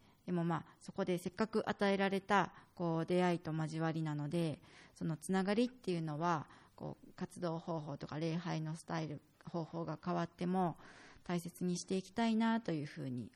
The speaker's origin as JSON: {"language": "Japanese", "region": "Kanagawa", "country": "Japan", "also_born_or_lived": "Matsumoto, Japan", "said": "私自身は神奈川県出身なんですけれども、私の両親は長野県出身なので、親戚のほとんどがその周辺に住んでいます。"}